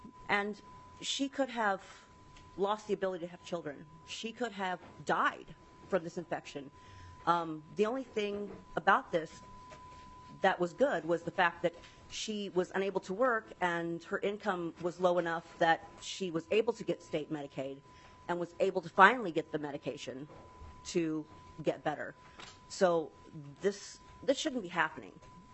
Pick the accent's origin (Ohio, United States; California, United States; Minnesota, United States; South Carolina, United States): Minnesota, United States; Chisholm; I'm from Chisholm, Minnesota.